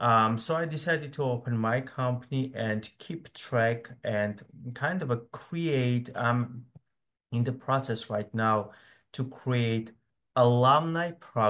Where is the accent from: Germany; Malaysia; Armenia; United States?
Armenia; I went to some company in my home country, Armenia, and for internship.